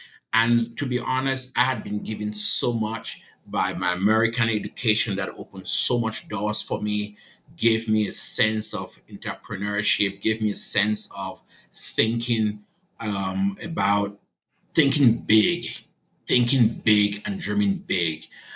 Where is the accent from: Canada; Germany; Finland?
Germany; English is a second language; now in United States; And then so I grew up staying in Germany and went to school and then moved to the United States